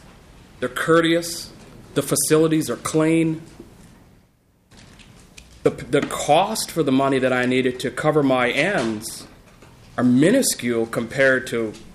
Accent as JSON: {"language": "English", "town": "St. Paul", "region": "Minnesota", "country": "United States", "tie": "born or raised there", "lives_now": "Mendota Heights, United States", "said": "I'm from Mendota Heights, Minnesota, born and raised St. Paul, Minnesota."}